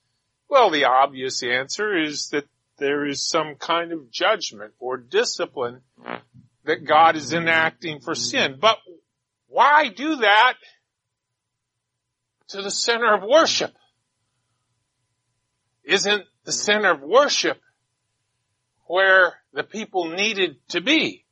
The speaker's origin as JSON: {"language": "English", "town": "Omaha", "region": "Nebraska", "country": "United States", "tie": "born or raised there", "said": "Whenever I go back to my hometown in Omaha, Nebraska, they've always torn down something that was a familiar landmark, and now I hardly recognize parts of that city where I grew up."}